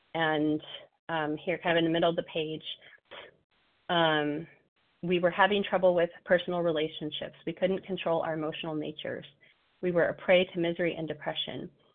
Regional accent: Colorado, United States; now in Pennsylvania, United States; I'm originally from Colorado, and I, as Jason mentioned, I moved out here to Pennsylvania

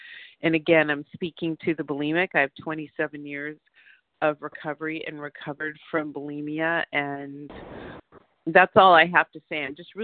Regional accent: Santa Monica, California, United States; from Southern California. I'm in Santa Monica.

